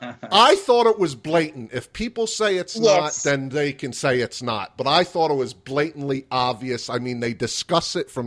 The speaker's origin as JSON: {"language": "English", "region": "Nevada", "country": "United States", "said": "He's from Colorado, I am from Nevada, heavily Democratic state."}